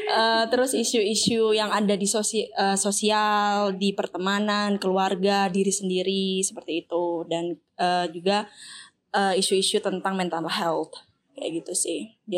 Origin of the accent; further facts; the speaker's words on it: Malang, East Java, Indonesia; now in Bali, Indonesia; Aku asalnya dari Malang. Jadi aku udah di Bali sekitaran hampir 5 tahunan.